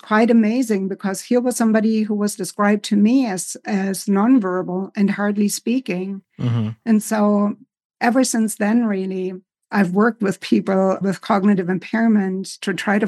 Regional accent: Germany; accent: German; English is a second language; now in United States; And I come from a little village in Germany. You hear my accent. And had always lived with my grandparents

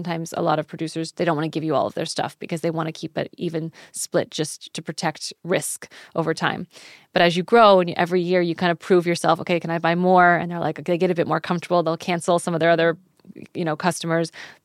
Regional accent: Texas, United States; I'm not even from these countries. I'm from Texas.

